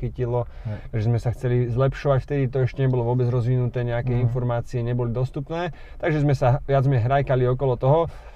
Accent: Nitra, Nitra Region, Slovakia; Som z Nitry, takisto jak Mikele. A študoval som v Prahe 4 roky. Neskôr som prešiel do Bratislavy

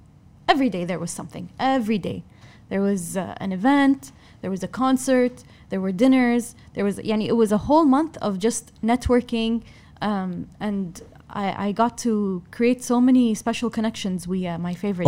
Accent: Kuwait; قبل لا يعرفون طبعا اني كويتيه

